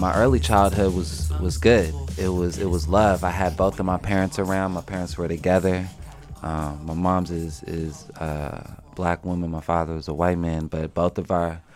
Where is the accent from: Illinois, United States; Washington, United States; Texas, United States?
Washington, United States; We grew up in a nice house. I grew up in Capitol Hill. I grew up, with a lot of friends on my block and friends in my neighborhood